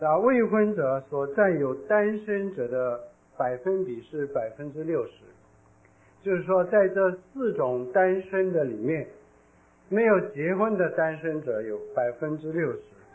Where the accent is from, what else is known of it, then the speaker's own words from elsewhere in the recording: China; 这是美国的调查，不是我们中国人的调查。